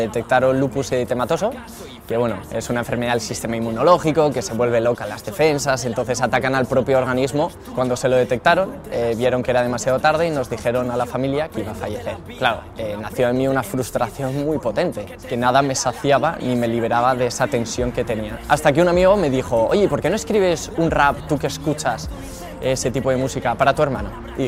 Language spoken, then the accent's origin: Spanish; Madrid, Community of Madrid, Spain; soy de Madrid